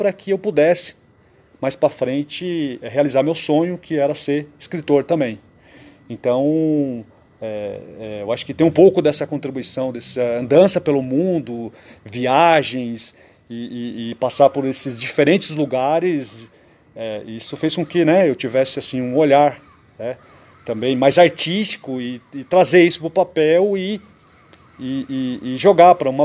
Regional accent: Salto, São Paulo, Brazil; Eu sou de uma cidade daqui do interior de São Paulo, né? Uma cidade chamada de Salto.

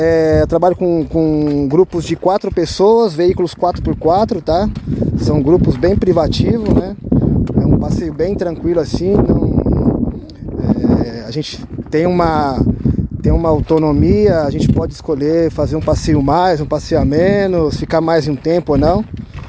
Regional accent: Minas Gerais, Brazil; moved away; Então, pessoal, sou mineiro, faz 5 anos que eu estou aqui já na Patagônia, aqui no extremo sul da Patagônia, né?

